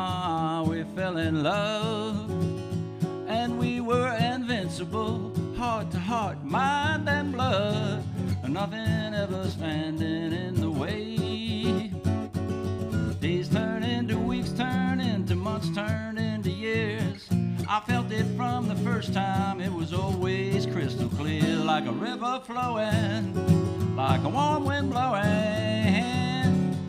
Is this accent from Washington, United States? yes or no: no; Poughquag, New York, United States; Hey, I'm out of Lower Dutchess in Poquag, New York.